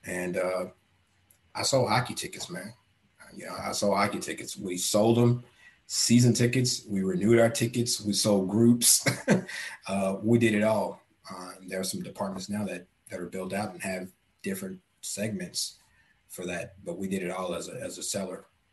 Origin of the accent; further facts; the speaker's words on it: Texas, United States; I was born and raised in Texas. And so I played baseball, I traveled around, but I had never been to Florida ever.